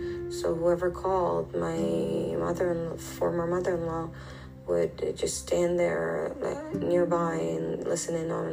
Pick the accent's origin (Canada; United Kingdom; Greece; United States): Canada; But my background is from Afghanistan. My parents are from Afghanistan, but I was born and raised in Canada. My parents raised us very traditional, very cultural, very religious.